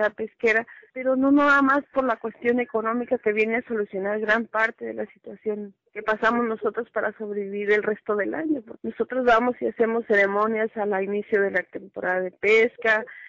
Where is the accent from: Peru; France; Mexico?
Mexico; Baja California; Somos del Valle de Mexicali, estamos donde se une la península a la altura de la isla Montague